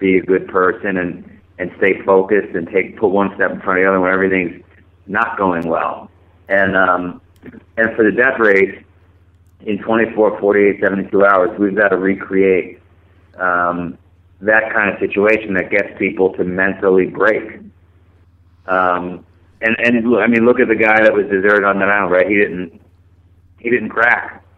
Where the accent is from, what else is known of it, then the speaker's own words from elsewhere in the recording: Vermont, United States; And then years later, we got it going in Vermont, my hometown, and it's just been that kind of experience